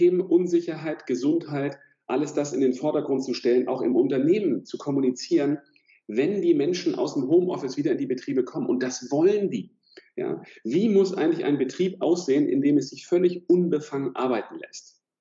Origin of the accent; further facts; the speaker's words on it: Fehmarn, Schleswig-Holstein, Germany; born there; Ich bin auf der Ostseeinsel Fehmarn geboren worden.